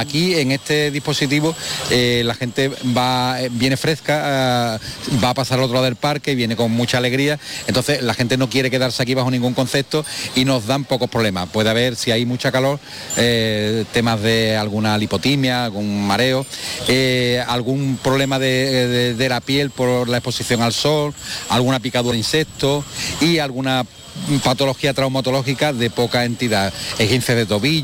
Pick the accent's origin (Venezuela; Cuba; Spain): Spain; Sanlúcar de Barrameda, Andalusia; yo soy de Sanlúcar